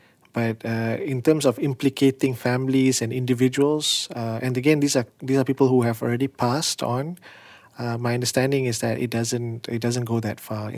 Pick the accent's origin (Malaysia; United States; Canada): Malaysia; like I'm from Malaysia, and you say that you don't have a suicide problem